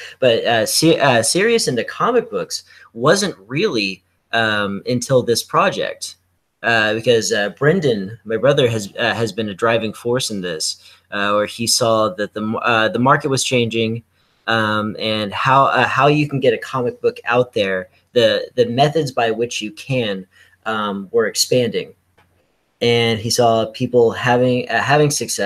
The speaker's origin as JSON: {"language": "English", "country": "Canada", "said": "I'm actually Canadian. Don't tell anybody."}